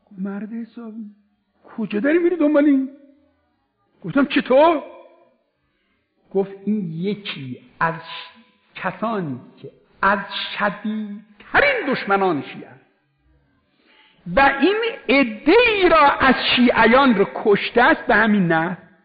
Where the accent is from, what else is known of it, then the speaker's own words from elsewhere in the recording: Iran; گفت آقا شما اهل کجا هستی؟ گفتم اهل ایران.